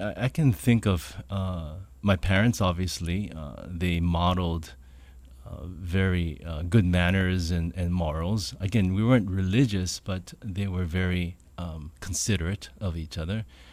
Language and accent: English; Honolulu, Hawaii, United States; Well, I grew up from the Valley of Manoa, I was born and raised there in a lovely valley and just enjoyed life growing up in that valley.